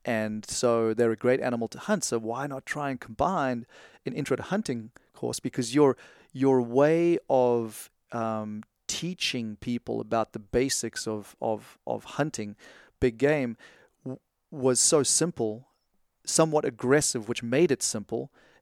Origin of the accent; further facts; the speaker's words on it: South Africa; also born or lived in Tanzania; I am from South Africa. I was born there, and I was raised partly between there and Tanzania.